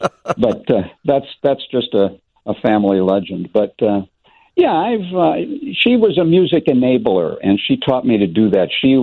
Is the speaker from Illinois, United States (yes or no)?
yes; Downers Grove, Illinois, United States; And still do one in my hometown in Downers Grove.